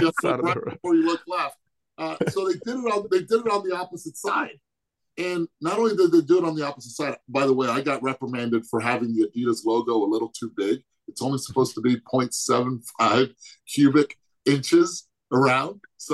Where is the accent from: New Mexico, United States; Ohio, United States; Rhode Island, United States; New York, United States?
Ohio, United States; Cincinnati; born there; And at the same time, born in the United States, I was born in Cincinnati.